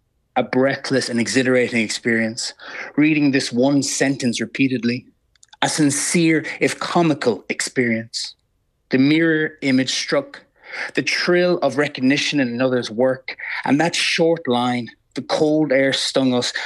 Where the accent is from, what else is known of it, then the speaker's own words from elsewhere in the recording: Ireland; I find it's very difficult as an Irish person, you know, to talk about being good at something.